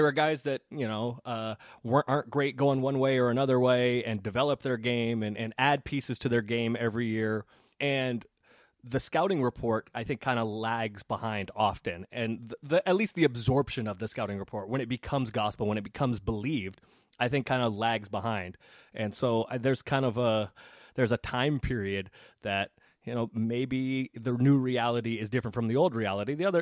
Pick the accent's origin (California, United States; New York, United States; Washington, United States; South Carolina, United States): California, United States; San Francisco; And so I grew up in San Francisco. I grew up a Warriors fan.